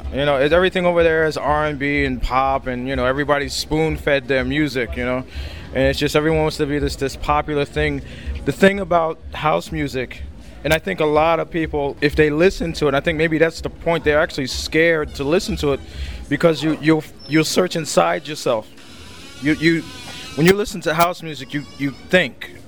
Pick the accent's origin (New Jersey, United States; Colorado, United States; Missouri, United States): New Jersey, United States; also born or lived in New York; Yeah, but no, I'm actually from the States. My original home is New Jersey. I moved to New York for a little while, and I got bored with it, so I moved back to Jersey.